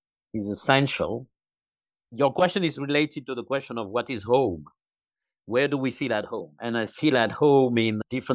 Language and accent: English; Paris, Île-de-France, France; I was born in Paris, and I grew up in there.